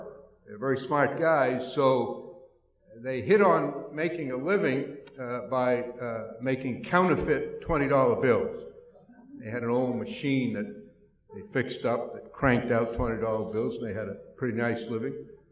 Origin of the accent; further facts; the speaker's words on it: Waterville, Maine, United States; We grew up in Waterville, directly on the banks of the Kennebec River